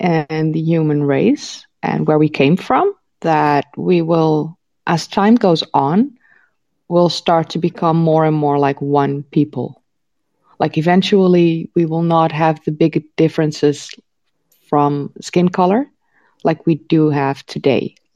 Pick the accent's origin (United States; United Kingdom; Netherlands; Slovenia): Netherlands; English is a second language; I'm Dutch, I'm not English, so I sometimes need to cheat and use translate for things.